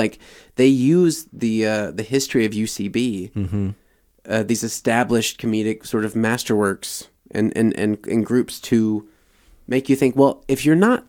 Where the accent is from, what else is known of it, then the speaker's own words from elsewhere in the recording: Mississippi, United States; who owned this record store in my hometown